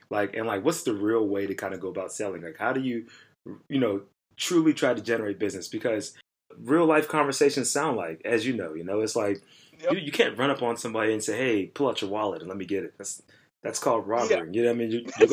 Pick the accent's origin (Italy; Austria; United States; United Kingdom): United States; Pittsburgh, Pennsylvania; I'm from Pittsburgh.